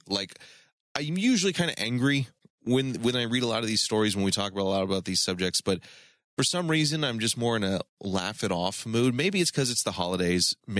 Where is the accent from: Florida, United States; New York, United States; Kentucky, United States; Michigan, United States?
Florida, United States; I hail from Florida.